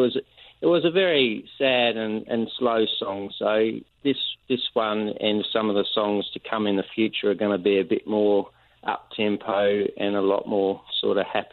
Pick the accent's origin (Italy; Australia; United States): Australia; accent: Australian; also born or lived in Scotland; Oh, no, definitely Australian. Yeah, I was only very young when I came over to Australia from Scotland, so it should sound Australian.